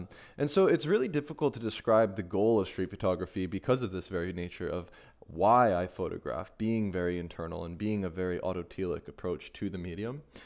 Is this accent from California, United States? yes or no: no; Philadelphia, Pennsylvania, United States; I'll be sharing with you some photos from Philadelphia in this slideshow today, here from my hometown